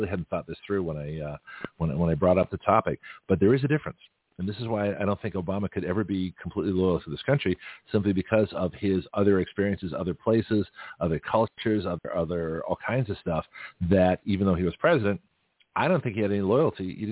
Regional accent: Australia; also born or lived in Canada; now in United States; And as someone who's born in Canada and grew up, partially in Australia, I'm an American. I'm a naturalized American. But there's still a part of me that feels like a guest here.

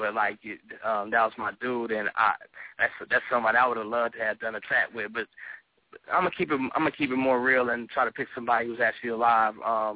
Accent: Oakland, California, United States; also born or lived in Denver, Colorado, United States; I was born in Denver. I moved to Oakland when I was one. I moved back to Denver, and I moved back to Oakland when I was five, and I've been in Oakland.

